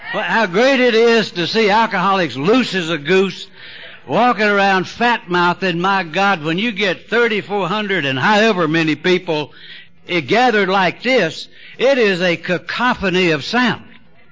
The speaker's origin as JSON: {"language": "English", "region": "North Carolina", "country": "United States", "said": "Man, I'm from North Carolina. We need all the business we can get."}